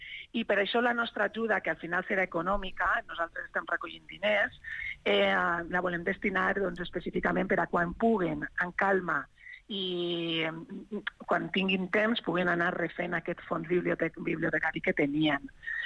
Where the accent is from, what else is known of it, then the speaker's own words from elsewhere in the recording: Banyeres de Mariola, Valencian Community, Spain; now in Badalona, Spain; el meu poble, afortunadament, va quedar fora de la dana, perquè és encara més al sud, és Alacant.